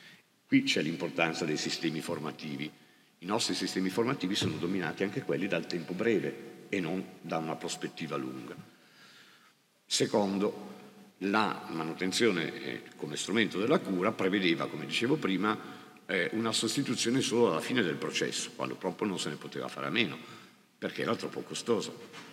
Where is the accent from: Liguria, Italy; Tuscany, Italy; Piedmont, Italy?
Liguria, Italy; Genoa; Vengo da Genova